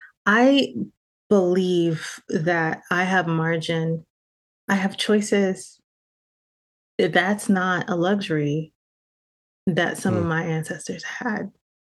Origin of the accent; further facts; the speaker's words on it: United States; So my folks are from Jamaica, and I'm very much born and raised in America.